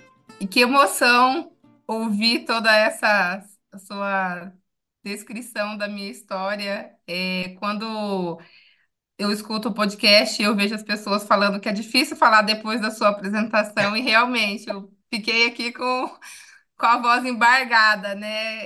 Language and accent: Portuguese; Mato Grosso do Sul, Brazil; Mato Grosso do Sul é um estado de colonização relativamente recente, né?